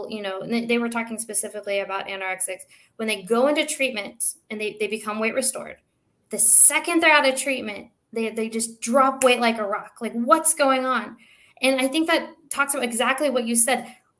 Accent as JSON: {"language": "English", "region": "Texas", "country": "United States", "said": "Like I'm originally from Texas. So I'm a big, I like meats"}